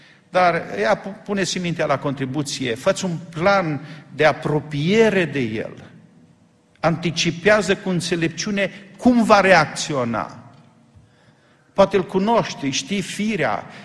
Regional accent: Oradea, Bihor County, Romania; păstorul bisericii în care am crescut la Oradea

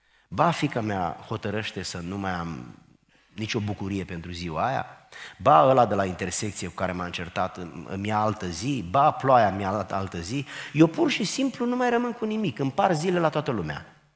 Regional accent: Romania; Nu sufăr pentru că nu m-am născut în Germania, nici n-aș fi vrut să mă nasc în Germania. Sunt bucuros că sunt român, deși a fi român nu este cea mai mare onoare etnică sau națională

